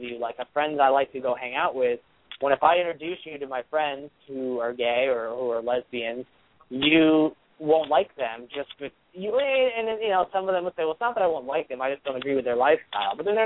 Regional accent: Northeast, United States; especially where I grew up in the Northeast

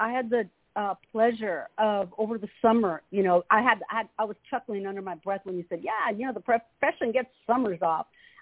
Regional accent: California, United States; plug my home state of California

